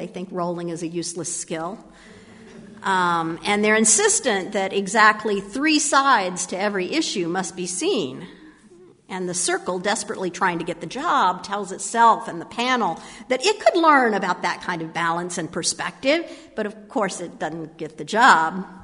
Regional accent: Manassas, Virginia, United States; As a young adult, I learned a lot about my hometown of Manassas, Virginia

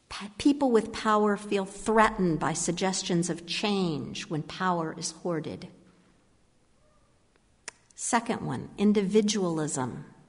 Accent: Manassas, Virginia, United States; As a young adult, I learned a lot about my hometown of Manassas, Virginia

